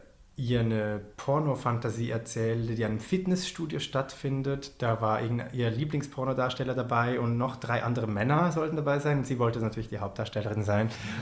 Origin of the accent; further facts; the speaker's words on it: Switzerland; ich als Schweizer